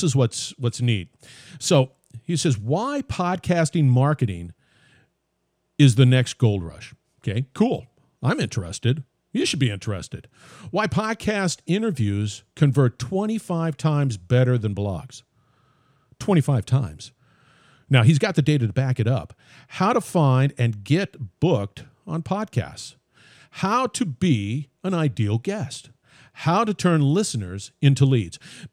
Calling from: Mandeville, Louisiana, United States; I'm calling from Mandeville, Louisiana, and the same thing exists here. So we're a bit small town people doing big things, I guess.

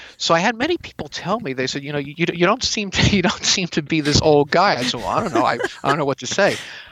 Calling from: California, United States; I'm calling from California.

